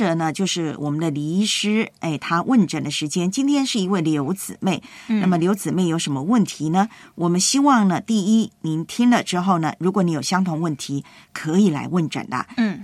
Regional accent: Taiwan; 我每次呢要离开我的老家台湾的时候呢，

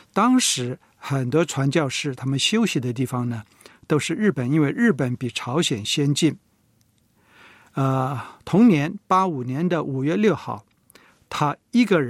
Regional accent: Seoul, South Korea; 汉城市首尔市的真洞我个人很熟悉，因为我是在那一区长大，读小学的时候呢每天都是要经过那里去读书。

